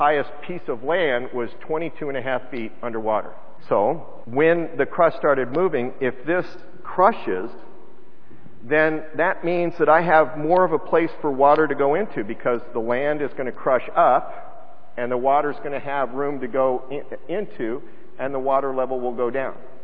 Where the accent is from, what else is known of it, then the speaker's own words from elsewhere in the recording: Colorado, United States; like in my hometown of Colorado, west of Denver, there's a place called Red Rocks.